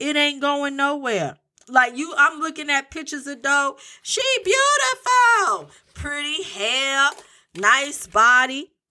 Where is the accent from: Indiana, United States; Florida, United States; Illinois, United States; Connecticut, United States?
Connecticut, United States; You know, I'm from Connecticut.